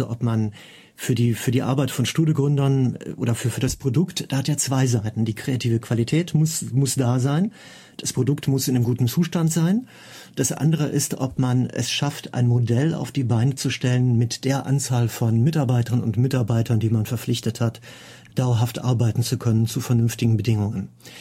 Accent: Cologne, North Rhine-Westphalia, Germany; bei mir in meiner Heimatstadt in Köln.

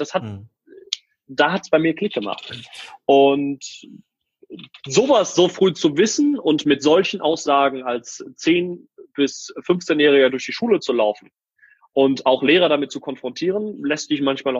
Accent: Wuppertal, North Rhine-Westphalia, Germany; Aber wir kommen aus Wuppertal.

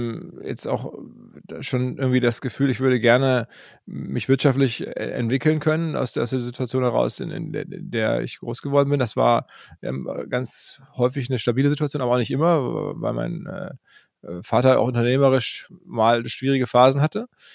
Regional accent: Essen, North Rhine-Westphalia, Germany; now in Hamburg, Germany; ich komme aus Essen

